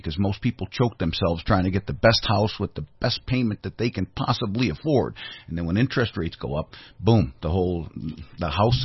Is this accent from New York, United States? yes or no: no; Chicago, Illinois, United States; And I come from Illinois right now, which is broke, and Chicago specifically.